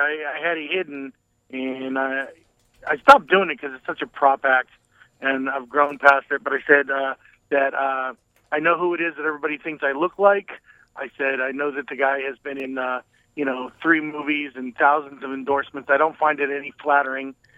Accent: Michigan, United States; born there; also born or lived in Tennessee; I've lived the majority of my life in this area. I was born in Michigan. I lived in Tennessee through the late 70s, early 80s, and then I've lived here most of my life.

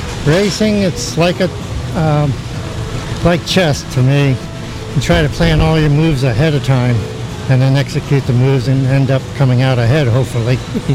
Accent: St. Petersburg, Florida, United States; I grew up in St. Pete, so I'm raised sailing in thunder and lightning.

